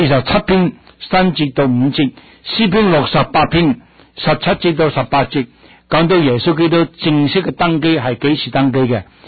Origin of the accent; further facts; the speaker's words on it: Guangdong, China; 我们广东人都改变了。